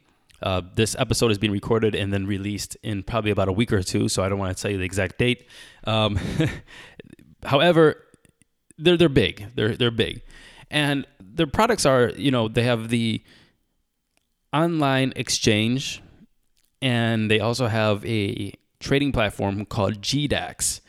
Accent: United States; from an American point of view, I am American

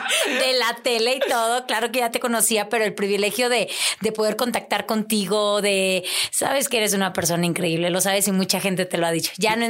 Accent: Monterrey, Nuevo León, Mexico; moved away as an adult; now in Mexico City, Mexico; Apenas voy a cumplir 2 años viviendo en la Ciudad de México.

